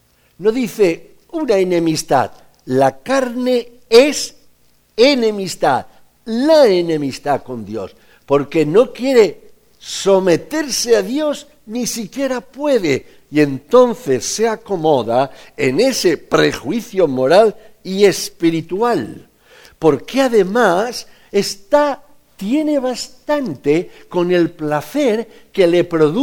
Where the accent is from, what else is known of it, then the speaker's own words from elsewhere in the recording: Valencian Community, Spain; ¿Sabéis que vengo de Valencia, sí o sí?